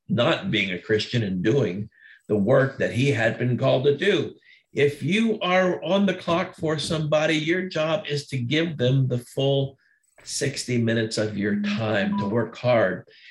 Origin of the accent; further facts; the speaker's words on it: Florida, United States; I grew up in Florida, and where I grew up, the ground was very rocky.